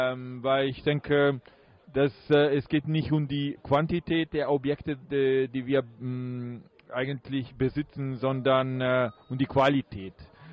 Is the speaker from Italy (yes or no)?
yes; Italy; German is a second language; now in Berlin, Germany; ich bin Italiener, ich lebe in Berlin seit 13 Jahren.